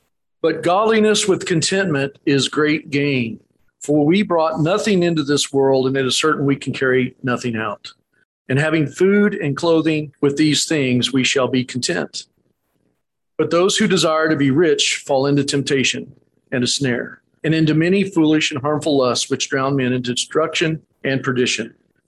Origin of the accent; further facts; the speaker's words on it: Missouri, United States; I tell everybody I'm from Missouri, you have to show me.